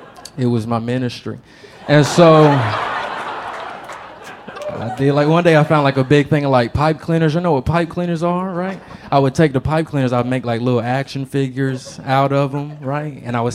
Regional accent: North Carolina, United States; I'm from North Carolina originally. Super cool. I'm a church kid. I've been raised in church my whole life.

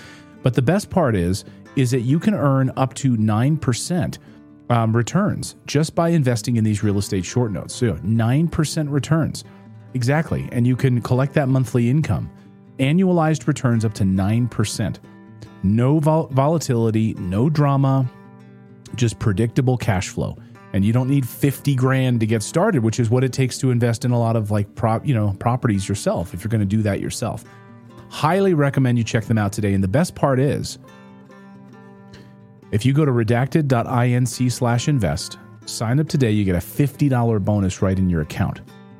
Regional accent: Philadelphia, Pennsylvania, United States; I'm from Philadelphia.

